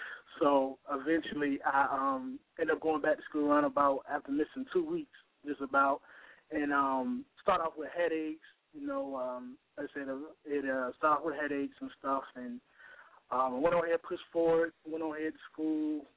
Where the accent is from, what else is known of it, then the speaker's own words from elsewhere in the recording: Hampton, Virginia, United States; I'm from Hampton, Virginia. I'm a drummer.